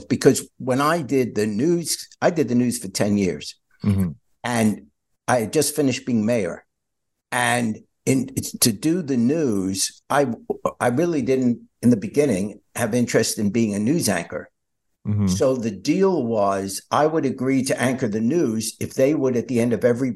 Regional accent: New York, United States; Yeah, but I was raised in New York, so I did.

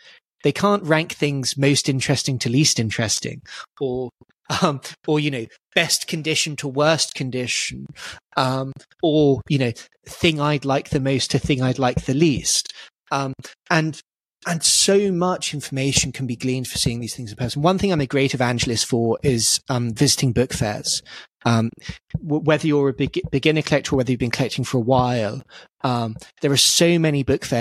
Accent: United Kingdom; Certainly we're both British, and here the environment is actually quite well suited for books.

